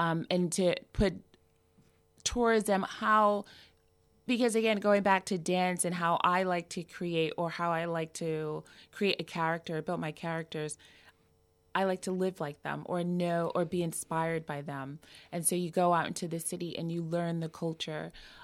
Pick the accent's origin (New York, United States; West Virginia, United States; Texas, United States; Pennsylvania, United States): New York, United States; New York City; I'm a native New Yorker. I'm from the Lower East Side. Got this.